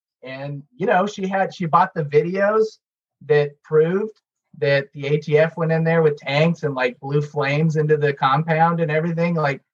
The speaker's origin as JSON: {"language": "English", "town": "San Antonio", "region": "Texas", "country": "United States", "tie": "born or raised there", "said": "I grew up in San Antonio and kind of the surrounding areas."}